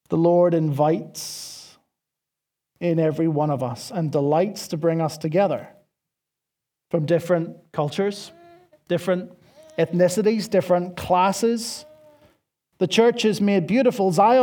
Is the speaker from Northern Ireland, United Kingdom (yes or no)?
yes; Northern Ireland, United Kingdom; accent: Nordy; grew up in Northern Ireland, but I was born here. I was born in the Republic. But I grew up in Northern Ireland, and I got blessed or cursed, depending on your perspective, with this Nordy accent.